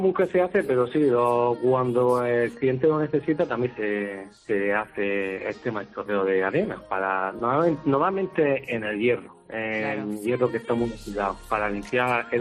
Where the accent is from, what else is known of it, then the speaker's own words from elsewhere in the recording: Motril, Andalusia, Spain; pues primero porque somos de Motril